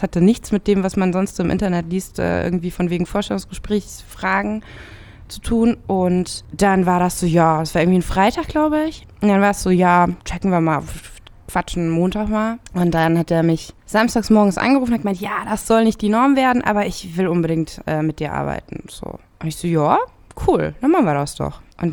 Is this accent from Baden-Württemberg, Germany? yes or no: no; Rhineland-Palatinate, Germany; Aber ich bin in der Pfalz groß geworden.